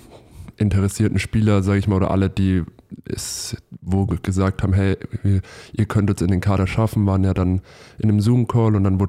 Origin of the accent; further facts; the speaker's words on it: Würzburg, Bavaria, Germany; Also ich bin jetzt 21, ich habe damals mit 16 angefangen, also jetzt knapp 5 Jahre her, in meiner Heimatstadt in Würzburg.